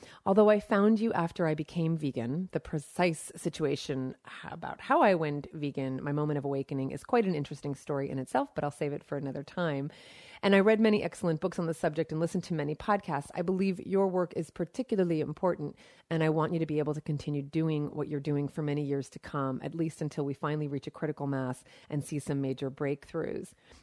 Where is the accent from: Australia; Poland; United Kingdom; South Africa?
Poland; now in United States; I'm originally from Poland, living in the U.S. for the past 20 plus years.